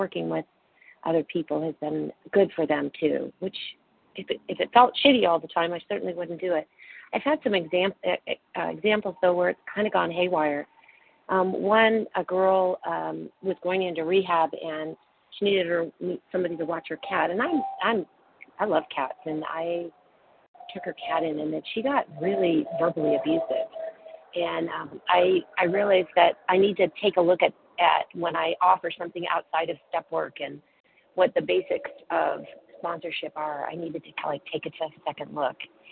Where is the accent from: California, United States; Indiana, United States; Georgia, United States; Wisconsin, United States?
California, United States; Newport Beach; Oh, I'm from Newport Beach. Oh, California.